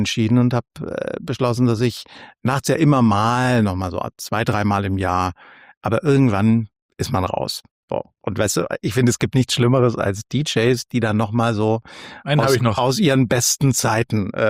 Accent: Bavaria, Germany; so als Franke, da ist ein Schlawiner

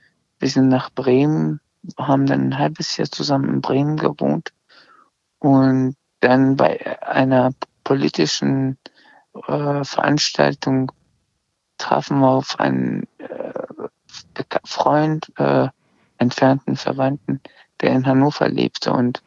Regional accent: Iran; first language Azerbaijani; German is a second language; keine Sprache ist wirklich meine Muttersprache, also eine Sprache, wo ich beheimatet bin, weder Deutsch noch Persisch, was die Amtssprache im Iran ist. Meine Muttersprache ist Aserisch

